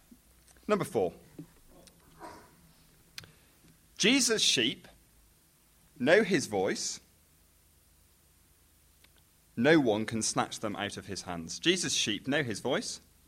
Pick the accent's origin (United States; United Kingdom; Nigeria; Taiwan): United Kingdom; Chester, North West England; I come from just down the M56 in Chester. It's my hometown.